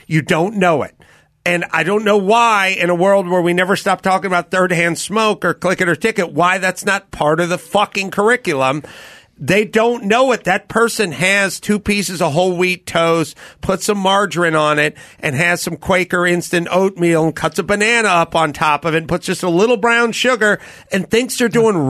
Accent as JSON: {"language": "English", "town": "North Hollywood", "region": "California", "country": "United States", "tie": "born or raised there", "said": "because I grew up in North Hollywood and I grew up with my dad and it was like zero anything."}